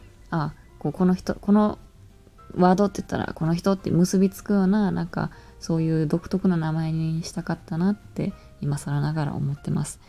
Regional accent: Osaka, Japan; moved away as an adult; now in Tokyo, Japan; 大阪出身です。で、4月に会社の転勤で東京に来て、東京生活5ヶ月目っていう感じですね。で、年齢は26歳になる年です。1996年生まれです。

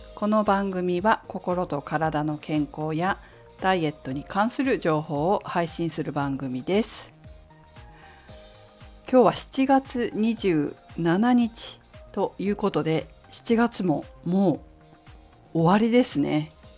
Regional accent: Fukushima, Japan; もともと福島県出身ですので、夏になると臭いキレっていうの、なんか草の匂いがすごくするようなところですから、

